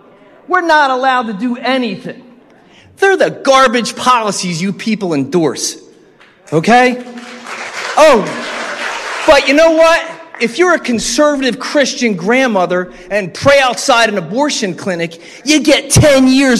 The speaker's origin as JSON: {"language": "English", "town": "Buckingham Township", "region": "Pennsylvania", "country": "United States", "said": "and I'm from Buckingham Township."}